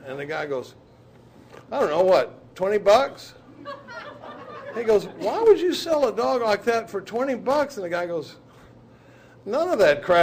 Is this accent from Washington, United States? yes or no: no; Dallas, Texas, United States; I grew up in Dallas, Texas, during the baby boom. I was born in the mid-50s